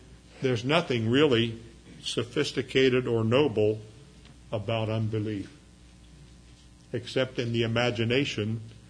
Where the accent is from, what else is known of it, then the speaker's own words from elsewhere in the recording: Ireland; I'm Irish, but I don't really believe in leprechauns.